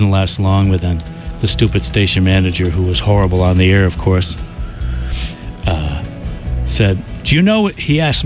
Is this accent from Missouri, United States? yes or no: no; Boston, Massachusetts, United States; So, no, actually, I'm from Boston.